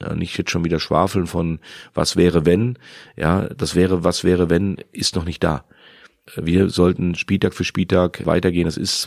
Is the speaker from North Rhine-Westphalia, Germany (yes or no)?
yes; Soest, North Rhine-Westphalia, Germany; Ja, das ist so ganz in der Nähe von Soest, wo ich groß geworden bin.